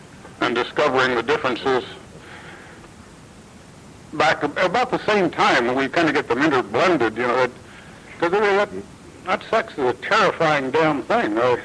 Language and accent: English; Hollywood, California, United States; Now, see, I come from the Hollywood area.